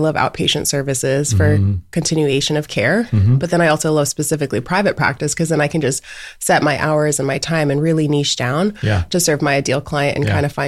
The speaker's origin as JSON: {"language": "English", "town": "Dallas", "region": "Texas", "country": "United States", "tie": "born or raised there", "lives_now": "Austin, United States", "said": "I'm originally from Dallas. So I grew up, born and raised in Dallas, thought I'd forever live in Dallas."}